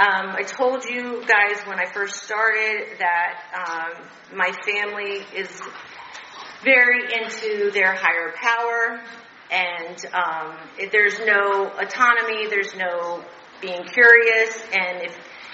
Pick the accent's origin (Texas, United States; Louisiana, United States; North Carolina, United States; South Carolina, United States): Texas, United States; moved away; I moved away. I'm from Texas. And I moved away, had to get away from the chaos and the negativity that was my father.